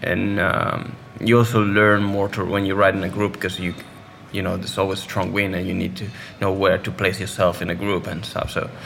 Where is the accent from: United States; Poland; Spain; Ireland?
Spain; English is a second language; I started playing football like most of the kids in Spain. Then I joined the swim club of my hometown